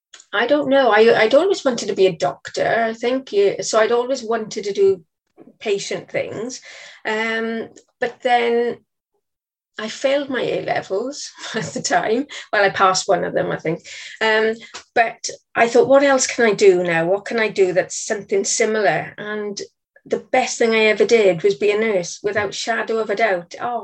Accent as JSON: {"language": "English", "town": "Swansea", "region": "Wales", "country": "United Kingdom", "tie": "born or raised there"}